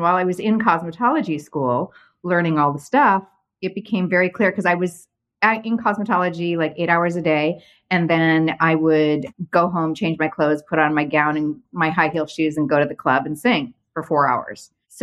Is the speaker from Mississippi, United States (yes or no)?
no; Arizona, United States; you know, I came from Arizona. I was not, you know, didn't know anything about fashion, really. No offense to any of my Arizona friends